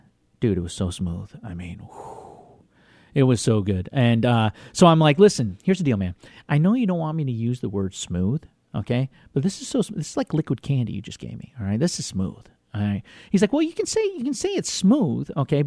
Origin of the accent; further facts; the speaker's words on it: Vermont, United States; I'm going to be honest with you. I grew up in Vermont.